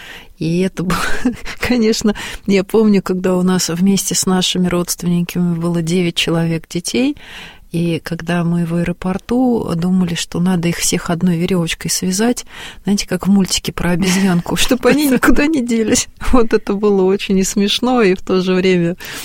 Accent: Russia; она узнала, что мы из России

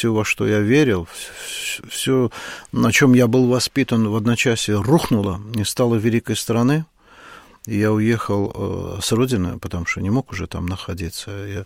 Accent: Baku, Azerbaijan; Я коренной бакенец.

